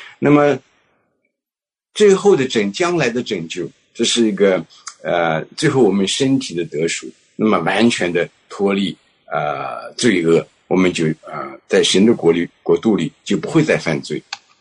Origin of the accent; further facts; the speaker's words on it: China; now in United States; 就像我们从中国来到美国，我们对美国有一点非常肤浅的认识